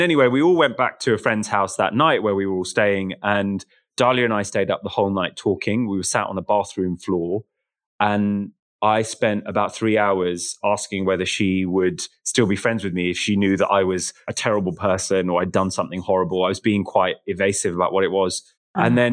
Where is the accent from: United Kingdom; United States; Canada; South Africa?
United Kingdom; London; And I was from London, nobody else was.